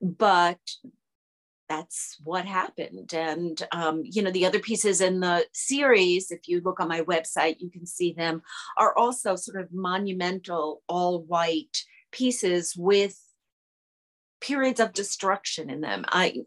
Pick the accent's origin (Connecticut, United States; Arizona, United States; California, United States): Connecticut, United States; I'm from Connecticut. I call myself a mixed media artist.